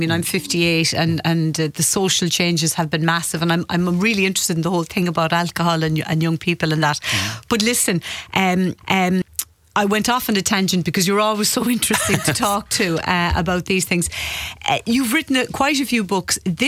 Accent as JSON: {"language": "English", "country": "Ireland", "said": "You mentioned the psyche we have as Irish people and oppression and all of that."}